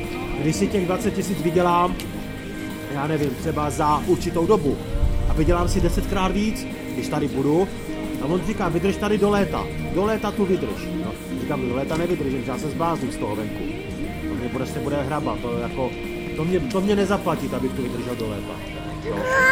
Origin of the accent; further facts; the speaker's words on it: Moravia, Czechia; Já jsem z Moravy a byl jsem tam na Silvestra